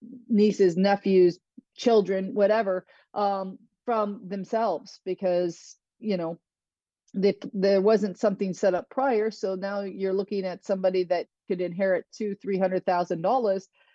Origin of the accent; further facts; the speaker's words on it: Australia; I'm Australian. Obviously, I like dark roast.